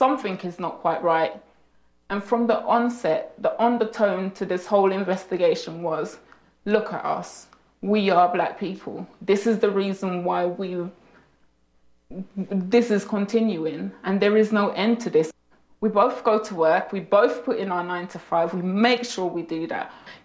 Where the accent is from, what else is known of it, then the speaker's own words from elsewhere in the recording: Jamaica; I am Jamaican. I'm proud of being Jamaican.